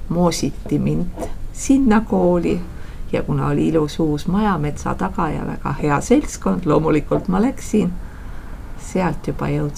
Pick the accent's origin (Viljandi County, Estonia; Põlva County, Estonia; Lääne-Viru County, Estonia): Viljandi County, Estonia; now in Türi, Estonia; loen ennast juba türikaks, sest et kauem olen elanud Türil kui oma kodumaakonnas Viljandimaal.